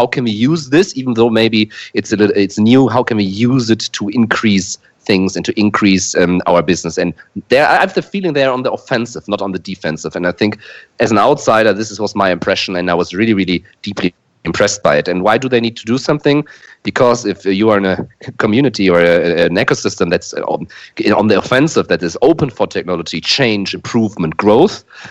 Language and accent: English; Germany; English is a second language; because I'm not from the region, as my accent probably reveals, I'm from Germany, so I'm an outsider of the region.